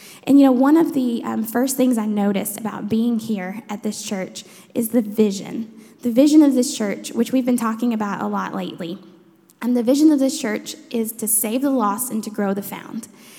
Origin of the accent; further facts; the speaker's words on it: Kentucky, United States; now in Owensboro, United States; my husband and I, Patrick, we grew up in Union County, which is just about an hour from here. And then after we got married, we moved away for a little bit. And then we moved back to Owensboro in the summer of 2010.